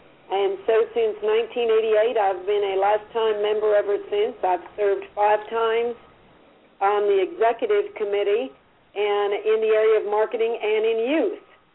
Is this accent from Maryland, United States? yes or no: no; Castalia, Ohio, United States; Well, I'm from Northern Ohio, Castalia, right by the famed Cedar Point in Lake Erie.